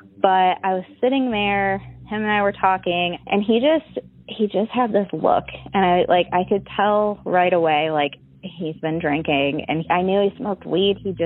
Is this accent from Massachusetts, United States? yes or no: no; Mansfield, Ohio, United States; now in Columbus, United States; my dad's family is Greek. So I grew up in the Greek community in Mansfield, and I grew up Greek Orthodox.